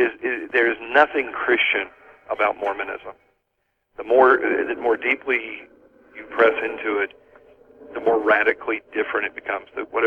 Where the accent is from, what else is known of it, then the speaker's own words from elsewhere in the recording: the South, United States; accent: Southern; I'm from the South, so sometimes I'll put on my Southern accent a little thicker